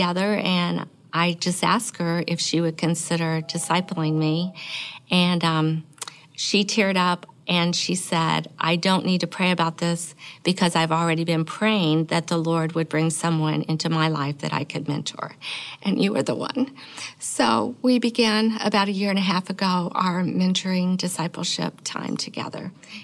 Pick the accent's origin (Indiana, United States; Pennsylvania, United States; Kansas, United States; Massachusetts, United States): Indiana, United States; Evansville; I'm from Evansville, Indiana.